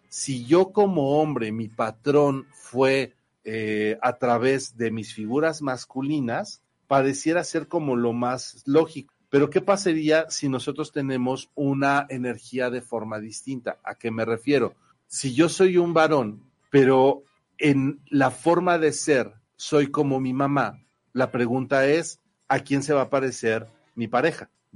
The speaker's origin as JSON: {"language": "Spanish", "country": "Mexico", "said": "Nosotros como varones mexicanos"}